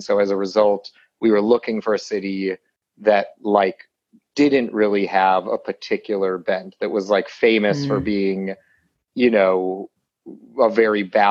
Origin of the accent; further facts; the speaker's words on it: Bloomfield Hills, Michigan, United States; Justin and I were next door neighbors growing up in Bloomfield Hills, Michigan, like a suburb of Detroit.